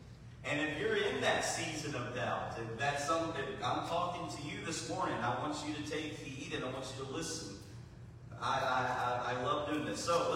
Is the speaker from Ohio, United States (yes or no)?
no; McKenzie, Tennessee, United States; I grew up in McKenzie.